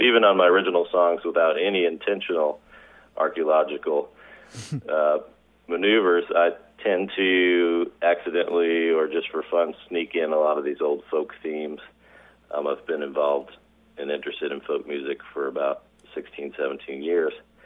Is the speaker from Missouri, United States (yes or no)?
yes; St. Peters, Missouri, United States; Because I grew up in St. Peter's, Missouri, which is now is a suburb of St. Louis.